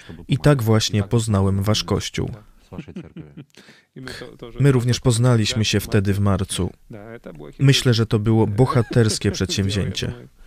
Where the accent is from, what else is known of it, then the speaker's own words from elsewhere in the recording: Sakhalin Oblast, Russia; also born or lived in Kyrgyzstan; urodziłem się w Kirgizji. Mieszkaliśmy w Kirgizji do pierwszej klasy szkoły podstawowej. Miałem wtedy 7 lat. Potem przeprowadziliśmy się na wyspę Sachalin. Daleko, tak, daleko, z mamą. To na samym Dalekim Wschodzie. Tak, tuż przy Japonii.